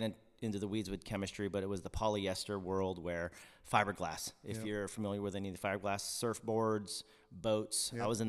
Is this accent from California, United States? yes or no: yes; California, United States; now in Huntsville, United States; I'm not, born and raised in SoCal, the beach, the outdoors, the surfing, the snowboarding, it's all near and dear to my heart.